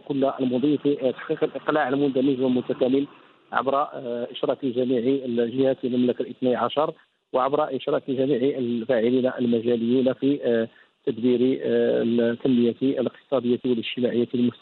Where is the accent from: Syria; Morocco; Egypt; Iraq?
Morocco; نموذج يجب أن نفتخر به كمغاربة